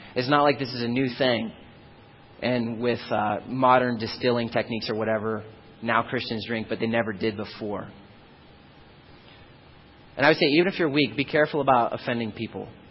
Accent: the South, United States; Now, I grew up in the South where sweet tea is more common than water.

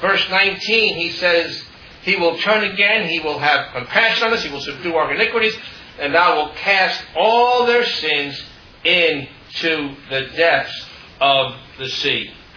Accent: Queens, New York, United States; When I was a kid, I grew up in Queens, so people say the Empire State Building is the biggest building in the world.

